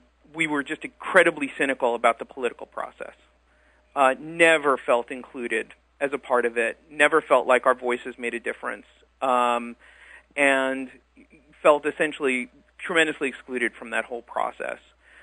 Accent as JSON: {"language": "English", "region": "New York", "country": "United States", "said": "I'm from Long Island."}